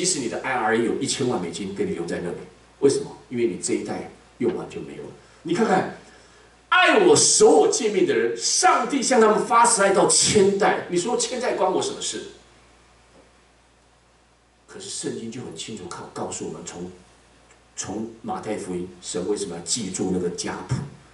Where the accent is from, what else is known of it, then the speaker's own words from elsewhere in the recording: Taiwan; 因为我是在眷村长大的